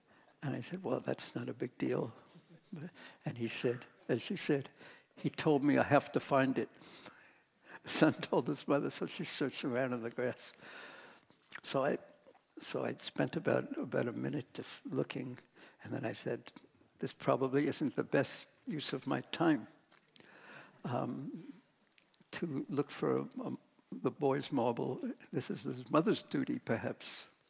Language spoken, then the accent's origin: English; New York, United States; now in Vrindavan, India; Because I'm from New York, I'm not quite a miracle story fan, but yet, Vrindavan is such a miraculous place.